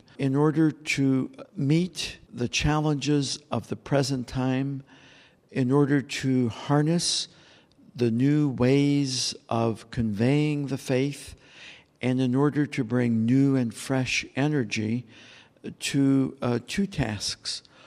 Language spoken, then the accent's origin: English; Indiana, United States; Well, when I was a young person growing up in the Middle West in Indiana